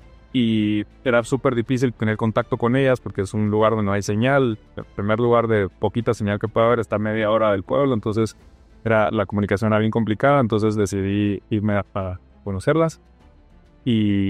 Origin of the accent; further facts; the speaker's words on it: Guatemala; moved away as an adult; also born or lived in Mexico City; soy guatemalteco. Yo, cuando tenía 21 años, me fui a la Ciudad de México porque estudié ópera, canto clásica. Y nada, por la música, viví 8 años